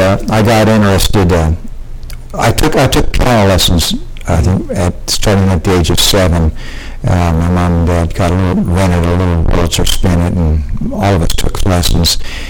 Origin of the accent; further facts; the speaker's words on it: Estherville, Iowa, United States; born there; I was born in September, on September 29, 1946 in Estherville, Iowa.